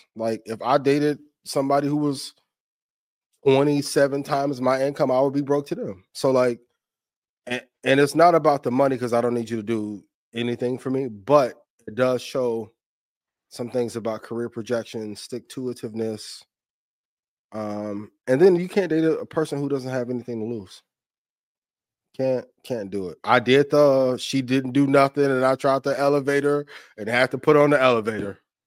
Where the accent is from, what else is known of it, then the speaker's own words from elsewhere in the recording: Midwest, United States; I'm from the Midwest, so.